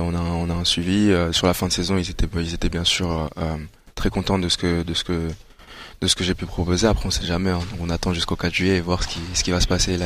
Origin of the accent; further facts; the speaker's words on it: Rwanda; Ouais, moi, je suis rwandais.